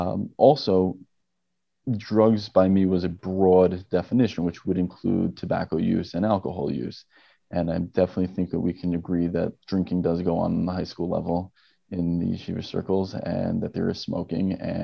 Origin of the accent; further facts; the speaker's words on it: New York, United States; now in Illinois, United States; So I am a psychologist in Illinois, and I grew up in New York in a more right-wing culture